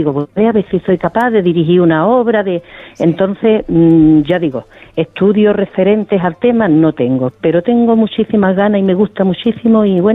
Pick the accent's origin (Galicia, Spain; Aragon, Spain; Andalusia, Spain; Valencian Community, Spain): Andalusia, Spain; Grazalema; born there; Sí, yo soy nacida aquí en Grazalema.